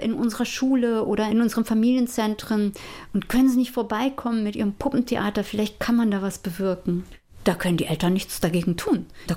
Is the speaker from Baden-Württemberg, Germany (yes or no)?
no; Berlin, Germany; born there; Meine Eltern sind dann in Istanbul zur Welt gekommen, sephardische Juden, Istanbuler Juden. Und die wiederum sind hierher nach Berlin gekommen. Und ich bin dann in Berlin zur Welt gekommen.